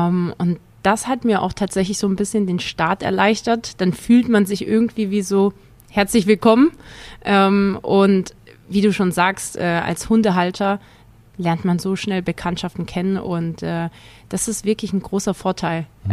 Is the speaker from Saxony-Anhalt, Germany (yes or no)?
no; Obereisesheim, Baden-Württemberg, Germany; Ich bin aber in Obereisesheim aufgewachsen, also ist ein Stadtteil von Neckarsulm. Kleines Dorf.